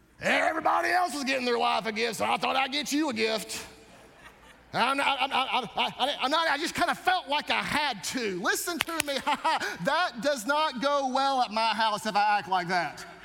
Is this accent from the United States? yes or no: yes; North Carolina, United States; I'm from North Carolina, and so he was a Tar Heel fan, he loved the Heels, but then his daughter went to Duke.